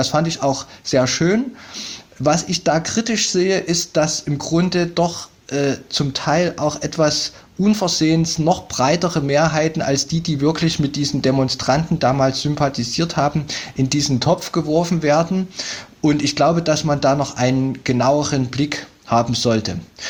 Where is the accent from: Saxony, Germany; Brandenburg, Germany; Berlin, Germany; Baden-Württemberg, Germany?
Saxony, Germany; Chemnitz; Ich bin auch Chemnitzer